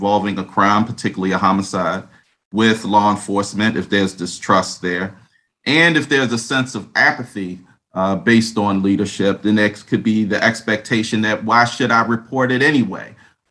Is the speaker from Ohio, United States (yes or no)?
no; Baltimore, Maryland, United States; In the city of Baltimore, and I was born and raised in Baltimore, as it was then, as it is now, everything is really relational.